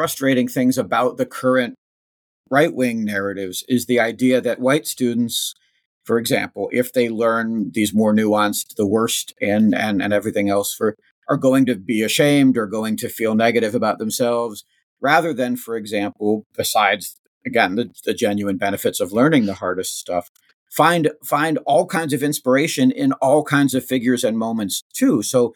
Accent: Virginia, United States; And yeah, for me growing up in Virginia in the 1980s in public schools

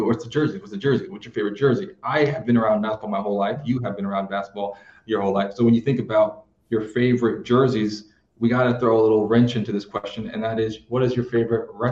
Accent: San Antonio, Texas, United States; So, like, I'm from San Antonio.

